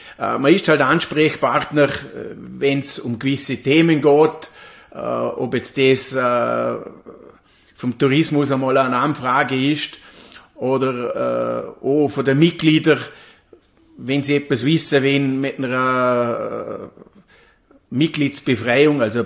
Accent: Bartholomäberg, Vorarlberg, Austria; Ich komme aus dem Cantschirch, das ist ein Ortsteil von Bartholomäberg, Sonnenbalkon, dürfte überall bekannt sein.

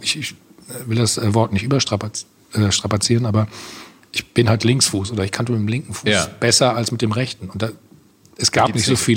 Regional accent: Bad Salzuflen, North Rhine-Westphalia, Germany; in Bad Salzuflen, wo ich aufgewachsen bin

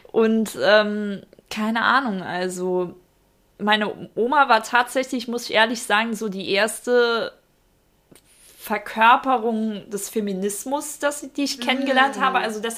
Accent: Saarland, Germany; Jasmin, wir kommen ja eigentlich schon aus dem Dorf, ne? Also das Saarland, man sagt es ja immer wieder, ist ja schon ein Dorf, jeder kennt sich

